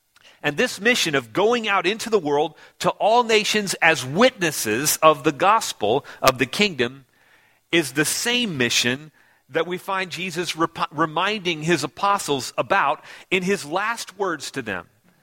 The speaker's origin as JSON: {"language": "English", "town": "Houston", "region": "Texas", "country": "United States", "tie": "born there", "said": "And I was right about being born in Houston"}